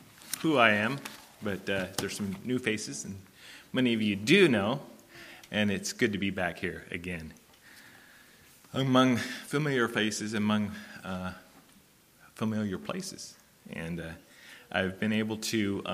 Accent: Oregon, United States; I am from Oregon, for those of you who don't know

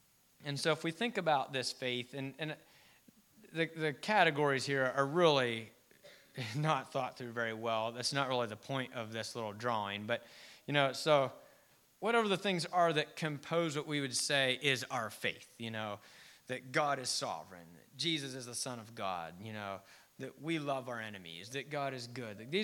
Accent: Chambersburg, Pennsylvania, United States; The bishop in the church that I grew up in there in Chambersburg, Cumberland Valley Conference

